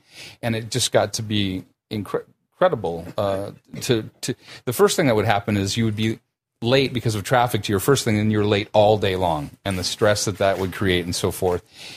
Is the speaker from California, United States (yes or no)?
yes; Orange County, California, United States; Well, what happened for me was living in Orange County. I grew up here in Orange County and driving to Hollywood every day.